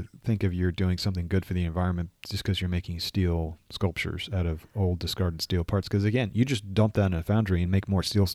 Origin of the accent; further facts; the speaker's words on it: United States; As an American, I don't think we're allowed to actually own precious metals for that.